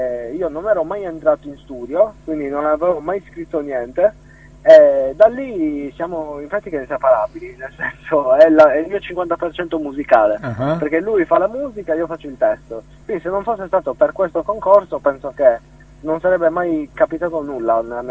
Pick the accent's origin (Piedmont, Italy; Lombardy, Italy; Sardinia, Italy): Sardinia, Italy; Cagliari; ho 25 anni, vengo da Cagliari, in provincia di Cagliari.